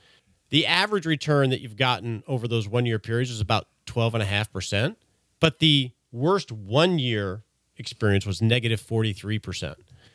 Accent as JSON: {"language": "English", "region": "Texas", "country": "United States", "said": "We're both from Texas, man."}